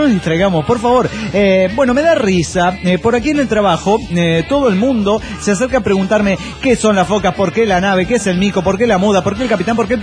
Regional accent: Mexico City, Mexico; del DF mexicano.

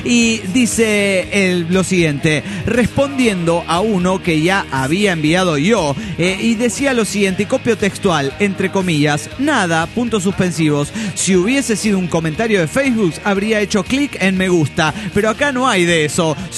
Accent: San Luis, Argentina; de San Luis, Argentina.

